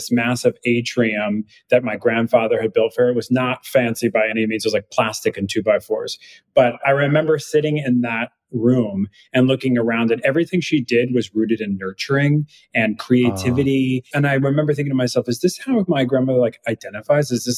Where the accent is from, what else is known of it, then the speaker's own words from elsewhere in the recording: California, United States; I'm from California, a small town known for like meth and murder.